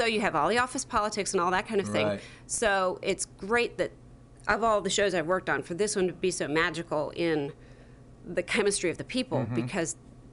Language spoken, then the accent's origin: English; Pennsylvania, United States; now in North Carolina, United States; Pennsylvania